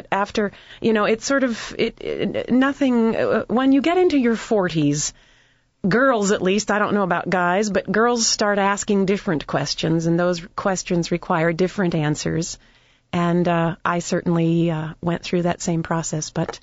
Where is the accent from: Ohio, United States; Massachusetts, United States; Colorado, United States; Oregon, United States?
Ohio, United States; My dream when I was growing up in Ohio was to join the Cleveland Orchestra